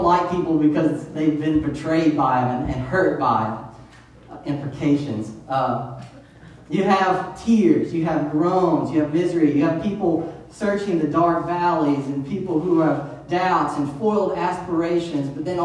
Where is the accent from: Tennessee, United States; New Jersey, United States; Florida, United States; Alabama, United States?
Alabama, United States; Tuscaloosa; I was a little kid growing up in Tuscaloosa